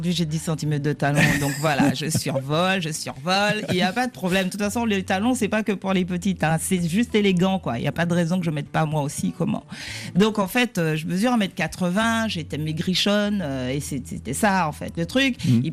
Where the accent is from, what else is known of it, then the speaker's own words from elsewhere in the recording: Antilles, France; Chez nous, aux Antilles, on a une expression comme ça.